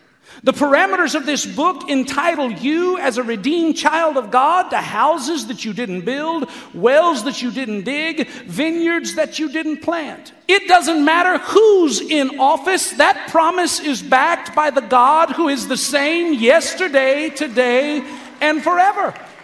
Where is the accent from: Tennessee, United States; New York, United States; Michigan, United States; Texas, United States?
Texas, United States; I said, "Sir, I'm from Texas."